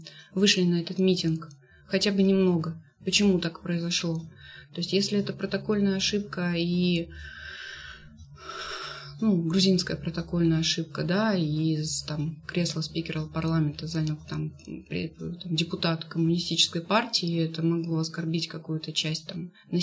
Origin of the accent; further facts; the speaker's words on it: Siberia, Russia; А мы: да, мы далеко, мы из Сибири.